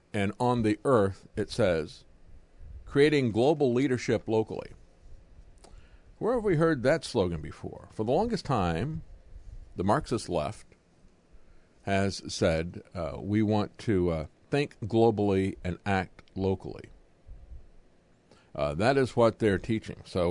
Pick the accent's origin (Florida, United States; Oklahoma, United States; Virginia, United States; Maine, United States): Florida, United States; I grew up in Florida.